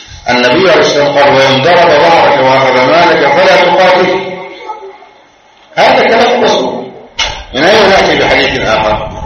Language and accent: Arabic; Egypt; أن يرزقنا الأمن والأمان في بلادنا مصر